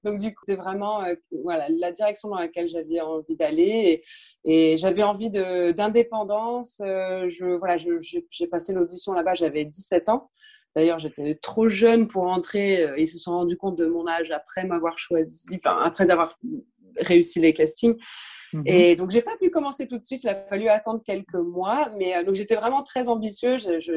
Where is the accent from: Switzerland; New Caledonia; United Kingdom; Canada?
United Kingdom; now in Paris, France; Je suis à la base anglaise et française. Je suis née en Angleterre et j'ai vécu toute ma vie là-bas, voilà, jusqu'à ce que je vienne à Paris pour danser au Lido.